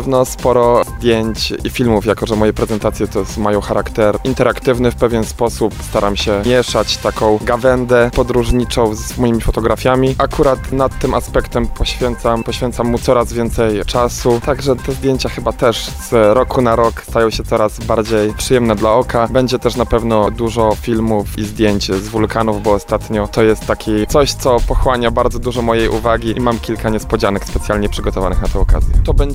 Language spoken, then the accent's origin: Polish; Tychy, Silesian Voivodeship, Poland; I rzeczywiście taka bandera nasza z flagą Polski, na której był naniesiony napis Tychy kajakiem przez Polskę, powiewała dumnie.